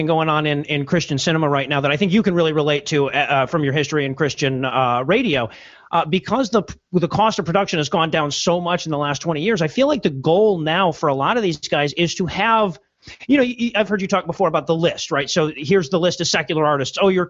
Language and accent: English; Detroit, Michigan, United States; I grew up in Detroit, and I was a big Lions fan